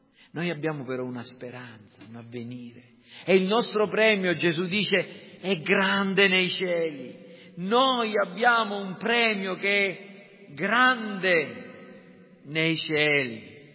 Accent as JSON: {"language": "Italian", "town": "Villafranca", "region": "Sicily", "country": "Italy", "said": "Dalle mie parti a Villafranca c'è un paese che si chiama Calvaruso, è proprio un po' più in alto di Villafranca, in collina"}